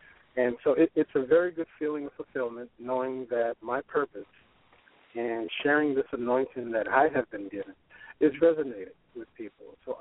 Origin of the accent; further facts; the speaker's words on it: Brooklyn, New York, United States; And I came from Brownsville, Brooklyn. I was raised in Brooklyn, born and raised. And although my family's from Panama